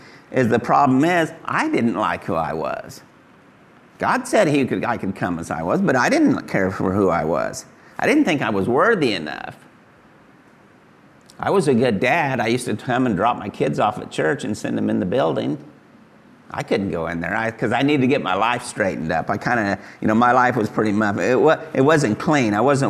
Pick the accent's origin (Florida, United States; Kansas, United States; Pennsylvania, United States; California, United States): Kansas, United States; Wichita; And so growing up, I grew up in Kansas. This has been my home all this time. Grew up in Wichita, mostly South Wichita.